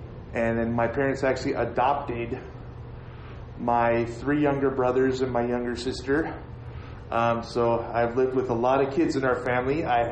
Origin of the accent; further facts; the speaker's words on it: Tillamook, Oregon, United States; Yes, I'm originally from Oregon. I grew up in the town of Tillamook. It's known for the cheese factory. I went to high school there.